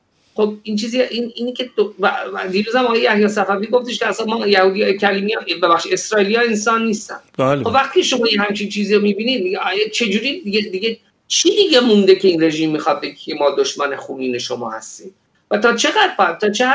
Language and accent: Persian; Iran; now in Israel; من این مسئله رو دارم از سال 2005 در اسرائیل رصد میکنم به عنوان یک ایرانی.